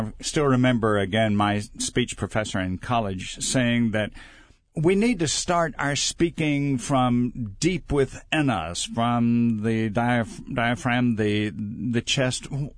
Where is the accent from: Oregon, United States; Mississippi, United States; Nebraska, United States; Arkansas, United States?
Mississippi, United States; I grew up in South Mississippi, and even when I go back to Mississippi, yes, I will hear much of the dialogue that I grew up